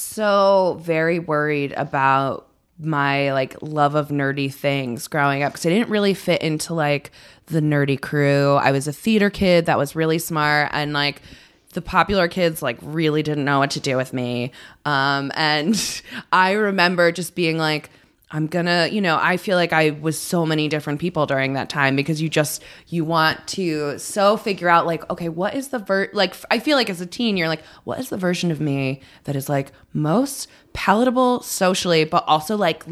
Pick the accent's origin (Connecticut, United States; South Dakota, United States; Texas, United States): Connecticut, United States; New Haven; also born or lived in Branford, Connecticut; Very, very Connecticut. I grew up in New Haven, and then I spent most of my time in New Haven because I moved in with my grandparents when I was around like 10 or so